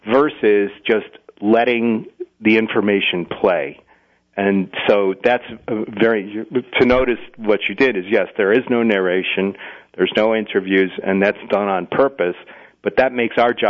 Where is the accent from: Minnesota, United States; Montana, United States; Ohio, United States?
Ohio, United States; Cleveland; I'm from Cleveland, Ohio originally